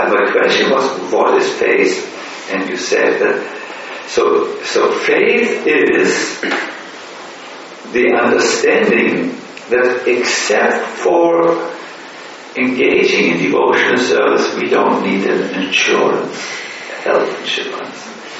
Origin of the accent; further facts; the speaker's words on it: Germany; because I'm from Germany